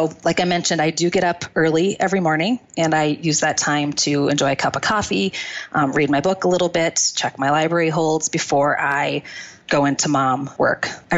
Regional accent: Wisconsin, United States; I am from Wisconsin.

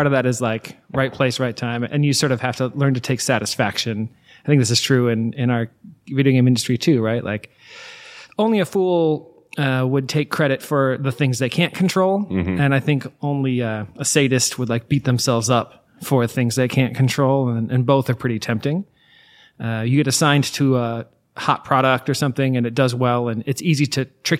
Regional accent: Reno, Nevada, United States; I'm a Reno, Nevada guy.

